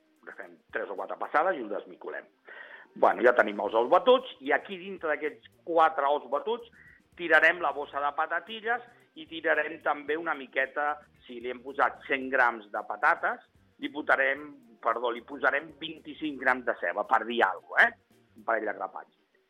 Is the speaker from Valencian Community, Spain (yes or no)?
no; L'Hospitalet de Llobregat, Catalonia, Spain; perquè sempre ho he dit molt que soc d'Hospitalet, perquè no, al contrari, mai n'hi he tingut que amagar, i el meu DNI posa Hospitalet, no posa a Barcelona